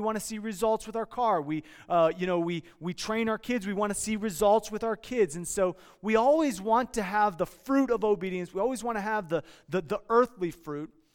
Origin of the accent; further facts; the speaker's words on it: Iowa, United States; now in Los Angeles, United States; I grew up in Iowa, and I grew up working on a farm and gardening, and so when we're in LA County